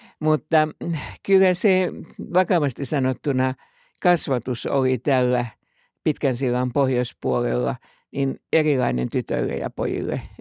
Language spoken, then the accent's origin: Finnish; Helsinki, Uusimaa, Finland; No mä syntyisin ja kotoisin Helsingin Kalliosta tästä teidän studion ihan läheltä. Vanhempani asuivat tuossa Hämeentiellä juuri ihan näillä kohtavilla.